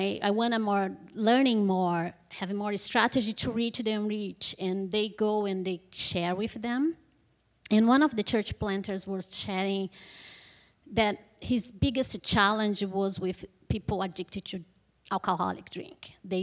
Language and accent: English; Brazil; English is a second language; Didn't surprise me much because I'm from Brazil. I've seen poverty.